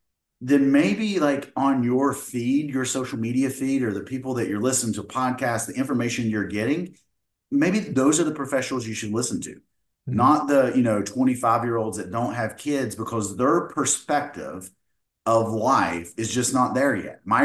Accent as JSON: {"language": "English", "region": "Appalachia", "country": "United States", "tie": "born or raised there", "said": "I'm mid 40s. I grew up in Appalachia. I have a funny, you know, way that I talk."}